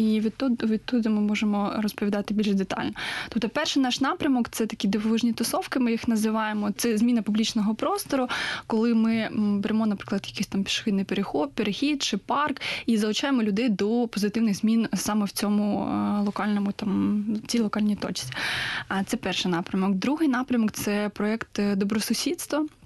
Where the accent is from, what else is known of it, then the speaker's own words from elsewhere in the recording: Zaporizhzhia, Zaporizhzhia Oblast, Ukraine; я сама з Запоріжжя. І це моє рідне місто, я його дуже люблю